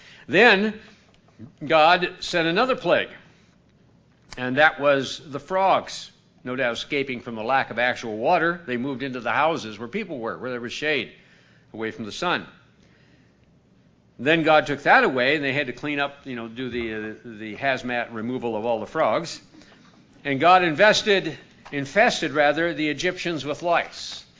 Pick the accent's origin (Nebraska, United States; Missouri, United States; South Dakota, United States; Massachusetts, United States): South Dakota, United States; I grew up in South Dakota most of my growing up years